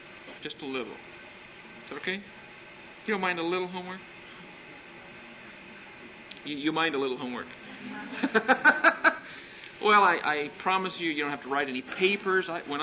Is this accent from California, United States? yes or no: yes; California, United States; I am from California, as Charlie has mentioned, and I have already alluded to.